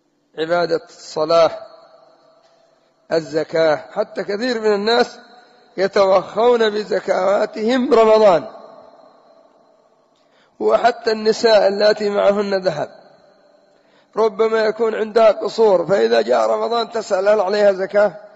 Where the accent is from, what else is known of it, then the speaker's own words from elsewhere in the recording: Yemen; أما الآن عندنا في اليمن سيبث مسلسل